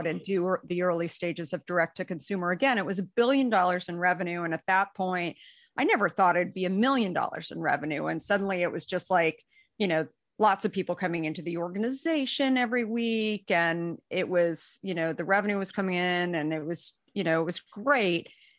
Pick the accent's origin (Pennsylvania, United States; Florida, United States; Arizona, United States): Arizona, United States; I grew up in Arizona, never even saw that in Arizona.